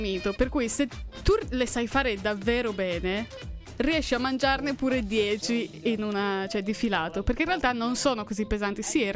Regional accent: Sardinia, Italy; Oltretutto veniamo da zone della Sardegna abbastanza diverse anche come tradizioni culinarie.

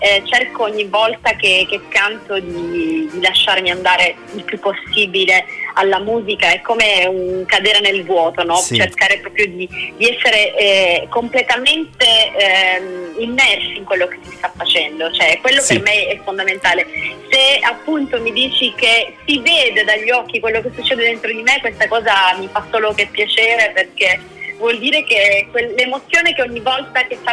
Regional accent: Sicily, Italy; amo l'Italia, sì. L'Italia in generale, sì. Amo ovviamente la mia Sicilia.

